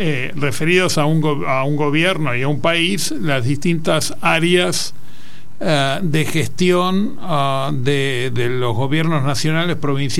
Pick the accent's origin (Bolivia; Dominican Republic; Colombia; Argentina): Argentina; Buenos Aires; born there; Bueno, yo nací en Buenos Aires. Vengo de una familia de clase media, de inmigrantes italianos.